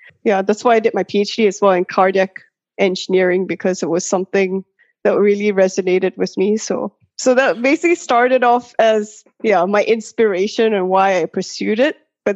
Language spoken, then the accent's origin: English; Kuala Lumpur, Malaysia; moved away as an adult; now in Australia; I was born in Malaysia, so in Kuala Lumpur, and I did my primary school, high school there, and then I moved to Australia when I was 18.